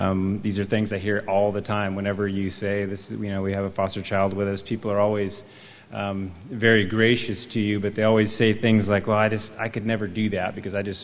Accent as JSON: {"language": "English", "town": "Atascadero", "region": "California", "country": "United States", "tie": "born or raised there", "said": "I was born and raised here in Atascadero, second generation in Atascadero, so I'm very thankful to live here in this beautiful town."}